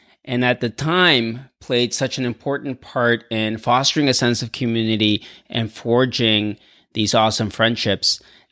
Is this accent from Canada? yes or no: yes; Toronto, Ontario, Canada; now in Playa del Carmen, Mexico; I still live in Playa del Carmen. We're recording this interview in Toronto. I've come back to my hometown of Toronto to visit family and friends.